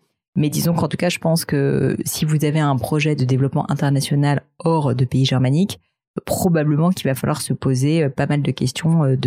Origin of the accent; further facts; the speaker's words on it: France; je suis pas cliente, mais je suis française.